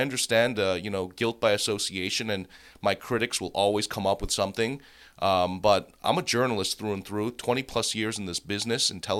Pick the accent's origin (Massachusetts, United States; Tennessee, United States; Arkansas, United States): Massachusetts, United States; Boston; now in Seattle, United States; Chicago, Minneapolis, my hometown of Boston, and now Seattle.